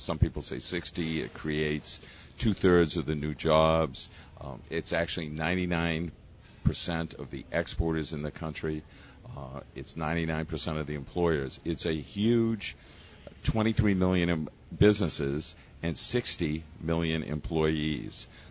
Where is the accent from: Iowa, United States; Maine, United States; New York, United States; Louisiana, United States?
Maine, United States; I grew up in Maine, went to public schools